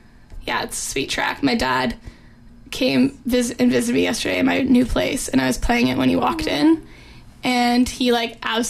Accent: Toronto, Ontario, Canada; I'm from Toronto

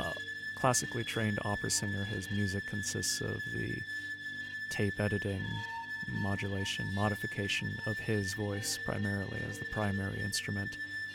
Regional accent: Vancouver, British Columbia, Canada; growing up in Vancouver, sort of ambiguous understanding of my Chinese heritage

